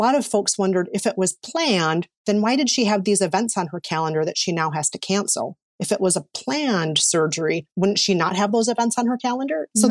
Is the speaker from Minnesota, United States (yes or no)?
yes; Minnesota, United States; I'm very Minnesotan. Certain words are going to come out Minnesotan.